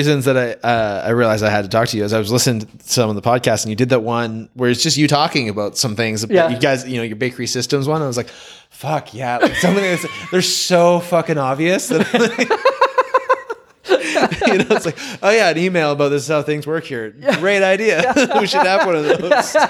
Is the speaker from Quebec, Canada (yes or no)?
no; Metchosin, British Columbia, Canada; being someone from growing up in Metchosin from the island, so many people moving here and doing this